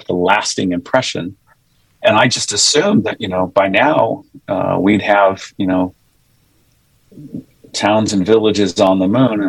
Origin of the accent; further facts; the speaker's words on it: Arizona, United States; many different places, because my family moved around a lot, but many of my formative years were from growing up in Arizona, where we lived in the desert.